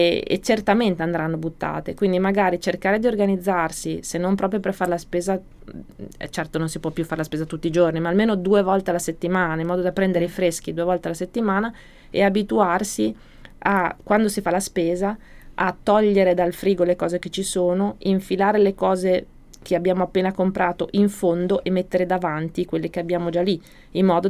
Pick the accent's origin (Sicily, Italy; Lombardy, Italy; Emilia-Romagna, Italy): Emilia-Romagna, Italy; allora io sono emiliana